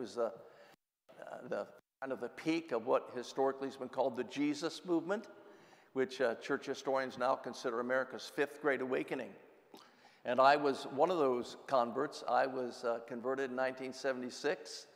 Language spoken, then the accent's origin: English; Columbus, Ohio, United States; you'd enter in Clintonville, and down there, just not 1 mile from the campus, Olentangy Village, and I grew up on